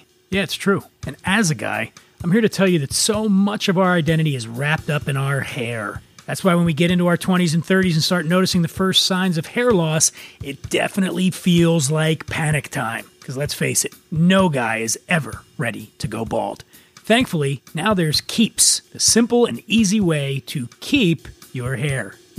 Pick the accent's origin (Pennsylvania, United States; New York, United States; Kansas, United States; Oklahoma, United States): Pennsylvania, United States; Philadelphia; I hail from Philadelphia